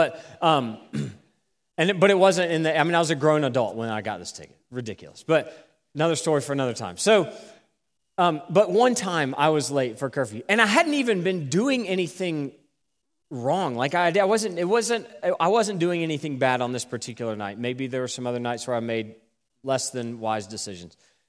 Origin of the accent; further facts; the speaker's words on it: Greensboro, North Carolina, United States; the home I grew up in Greensboro